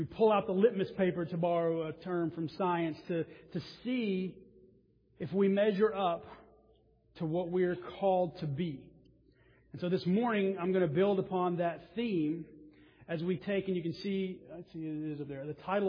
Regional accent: Mississippi, United States; but I am from the South, and for some reason people think we say pecan. Now, it depends. It's actually regional. I'm from Mississippi.

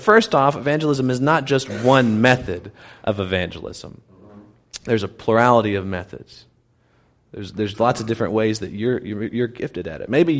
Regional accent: Louisiana, United States; And I come from a culture that was very much that way. I'm from North Louisiana originally. Crazy religious.

